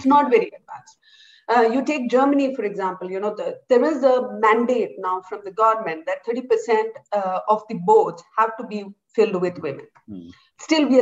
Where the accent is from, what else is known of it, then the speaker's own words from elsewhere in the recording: India; moved away as an adult; I grew up in India, I did my entire education in India, and I moved out in 2001, and I have lived in 13 countries since.